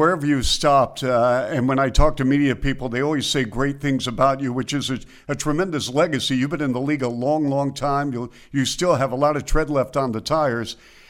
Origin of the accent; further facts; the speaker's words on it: Seattle, Washington, United States; Growing up in Seattle, as I did